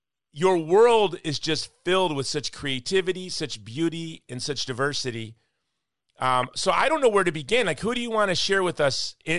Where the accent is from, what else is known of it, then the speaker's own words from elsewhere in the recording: Hawaii, United States; I was a Yahoo from Hawaii who met Senator Santorum, and he invited me to Osprey Point.